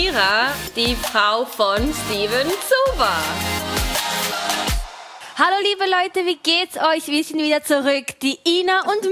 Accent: Switzerland; ich bin doch Schweizerin.

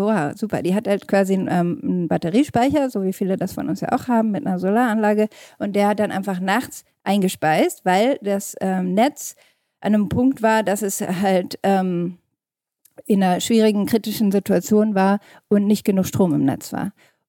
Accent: Wolfenbüttel, Lower Saxony, Germany; also born or lived in Karlsruhe / Dubai; Ich komme hier ursprünglich aus der Region, aus Wolfenbüttel, also Niedersachsen, und war dann in Karlsruhe Wirtschaftsingenieurin, studiert in einem KIT und jetzt 12 Jahre im Ausland.

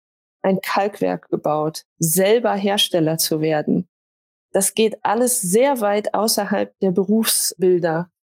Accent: Berlin, Germany; Wir kommen natürlich auch aus Berlin und großen Städten.

